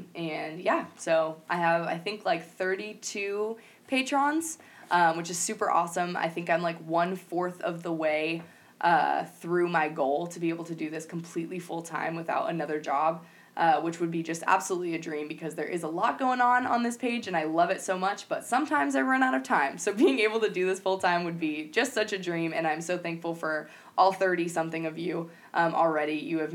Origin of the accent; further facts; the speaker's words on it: United States; Speaking for myself, just as an American, being able to hold the Bible in my hands freely